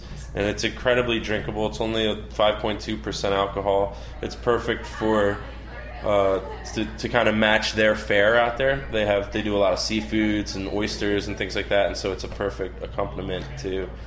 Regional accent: Newtown, Connecticut, United States; I'm actually from Newtown, Connecticut, okay.

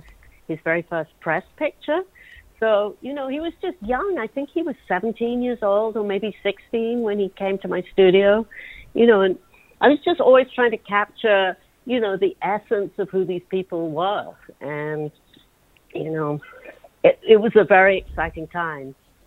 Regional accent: London, United Kingdom; now in New York City, United States; I'm from London, and I only arrived in New York City in 1983

